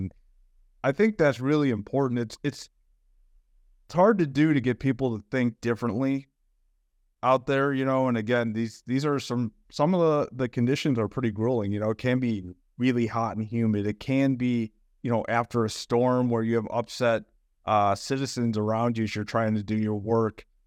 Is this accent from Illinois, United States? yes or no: yes; Chicago, Illinois, United States; I'm from Chicago, so I'm going to go with the Bulls